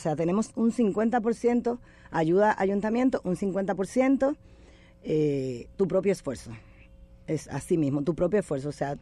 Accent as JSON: {"language": "Spanish", "region": "Distrito Nacional", "country": "Dominican Republic", "said": "Yo soy del sector de Villa María"}